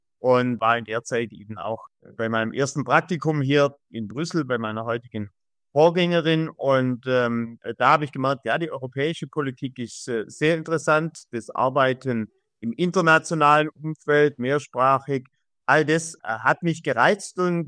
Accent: Baden-Württemberg, Germany; meine Heimat am Bodensee bis zur Schwäbischen Alb hoch.

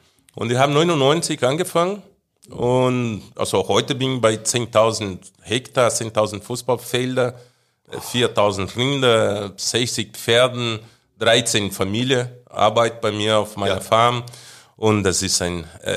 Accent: Germany; also born or lived in Brazil; ich kann sagen, ich habe 2. Also ich habe Deutschland und habe Brasilien. Wenn ich in Deutschland bin, am München Flughafen landet, ich bin Deutscher. Also ich bin zu Hause.

